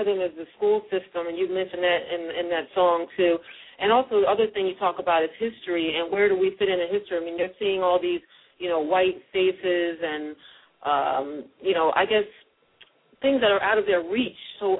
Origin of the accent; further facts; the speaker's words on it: Philadelphia, Pennsylvania, United States; Since we're both from Philadelphia, I want to drop this, and we both care immensely about children and their future. So shout out to Philly in the house.